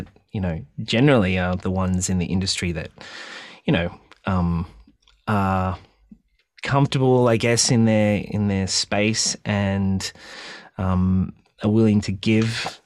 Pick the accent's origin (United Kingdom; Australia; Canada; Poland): Australia; now in United States; living overseas and living in America for so long, because I grew up in Australia, released my first music here and then went overseas.